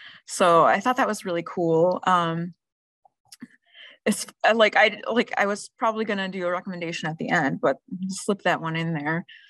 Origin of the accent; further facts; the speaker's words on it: Midwest, United States; accent: Midwestern; I think I'm like pretty poor with accents, so I would have to pretty much use my Midwestern accent and read titles.